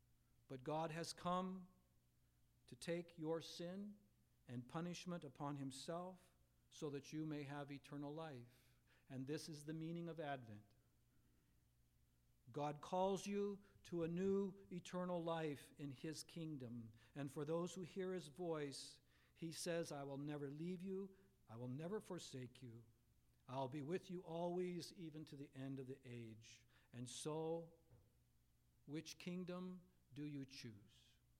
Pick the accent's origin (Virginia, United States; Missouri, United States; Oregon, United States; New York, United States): Oregon, United States; Portland; I don't know if any of you read about the terrorist attempt in Portland, Oregon. That's my hometown.